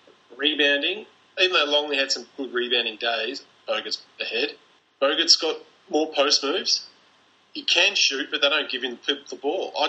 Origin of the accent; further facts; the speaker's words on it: Australia; I think as Australian basketball fans, we're pissed off